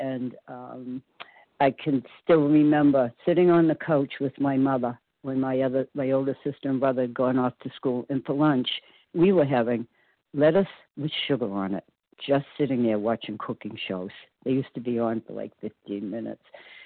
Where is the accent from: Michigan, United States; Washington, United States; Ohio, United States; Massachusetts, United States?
Massachusetts, United States; Walpole; I'm from Walpole, Massachusetts, a small town about 18 miles southwest of Boston.